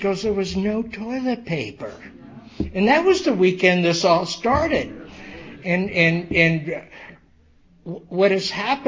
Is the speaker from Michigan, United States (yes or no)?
no; Arizona, United States; And then underneath it has a cactus because I'm from Arizona.